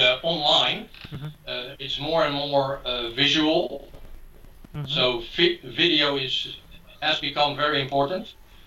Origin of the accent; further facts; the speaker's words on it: Netherlands; English is a second language; So I'm a Dutchman. I was born in 1954 in January